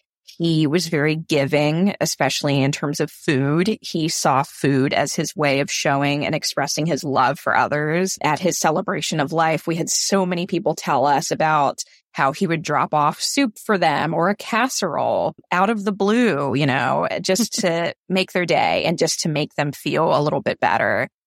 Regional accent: Charlotte, North Carolina, United States; I am 30 years old. I grew up in Charlotte, North Carolina.

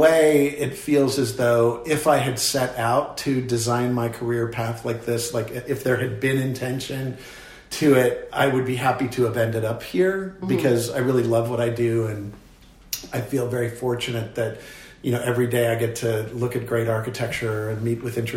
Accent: Pittsburgh, Pennsylvania, United States; But in growing up in Pittsburgh and Shadyside and Squirrel Hill and Oakland and the surrounds, I mean, it was very much of a little village existence.

